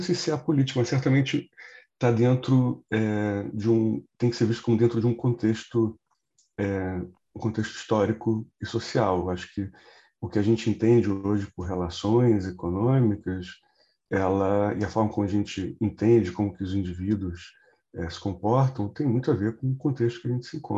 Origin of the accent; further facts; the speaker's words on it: Rio de Janeiro, Brazil; moved away as an adult; sou carioca, saí do Rio, fui para a Unicamp fazer engenharia química.